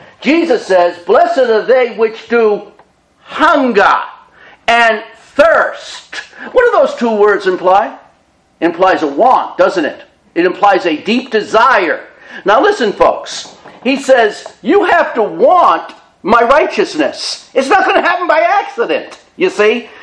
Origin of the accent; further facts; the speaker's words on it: Medford, Massachusetts, United States; I was down at Tufts Park. That's where we grew up in Medford, Mass. Tufts Park.